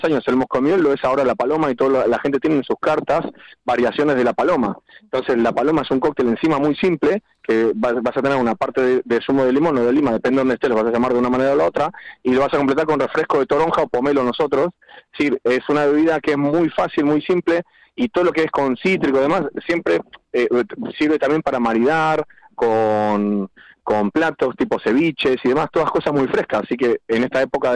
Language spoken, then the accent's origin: Spanish; Bilbao, Basque Country, Spain; now in Madrid, Spain; soy de Bilbao. Desde que me enteré que los de Bilbao deciden dónde nace, me declaro bilbaíno.